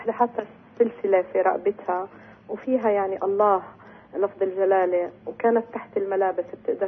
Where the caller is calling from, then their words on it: Nablus, West Bank, Palestine